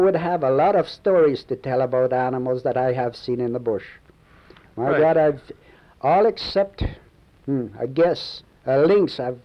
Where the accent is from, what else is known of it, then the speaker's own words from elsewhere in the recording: St. Charles, Ontario, Canada; first language French; English is a second language; I was born in St. Charles, Ontario. That's about, 35 miles from here. In 1912, 1st of March.